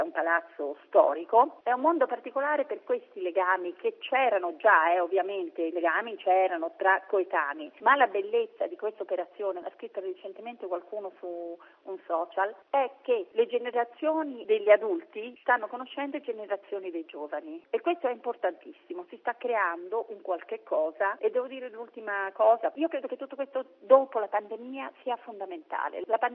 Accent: Rome, Lazio, Italy; io sono di Roma

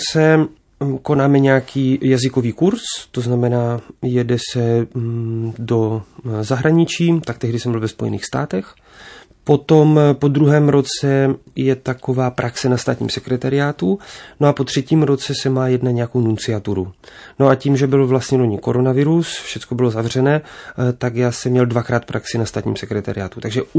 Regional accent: Ostrava, Moravian-Silesian Region, Czechia; Pocházím z Ostravy a pocházím z takové normální katolické rodiny.

